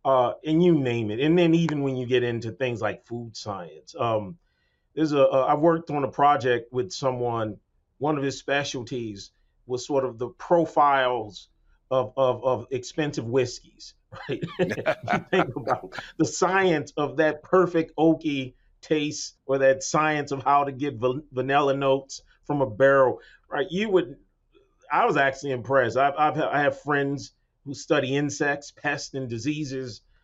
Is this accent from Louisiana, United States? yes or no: yes; New Orleans, Louisiana, United States; And so I grew up in New Orleans, even though my grandfather grew up on a farm, and so I'm loosely connected to rural Louisiana